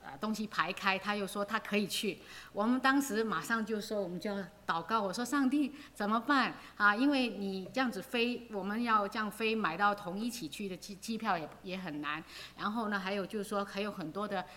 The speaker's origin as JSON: {"language": "Chinese", "country": "United States", "tie": "born or raised there", "said": "我们呢这些在美国长大的孩子呢可能到那边呢，的确我们到了那边很多的虫子啊"}